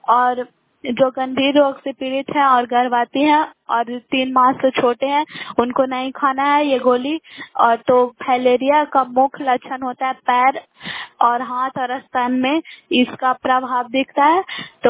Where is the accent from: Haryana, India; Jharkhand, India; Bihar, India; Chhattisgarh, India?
Bihar, India; Bairiganj; ग्राम बैरीगंज post मकरौता जिला नालंदा की निवासी हूँ और मैं 12th स्टैंडर्ड में पढ़ती हूँ।